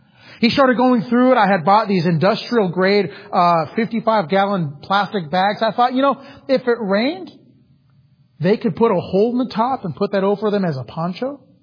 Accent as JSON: {"language": "English", "town": "Napa", "region": "California", "country": "United States", "said": "Now I'm not a cowboy. I'm from Napa, California."}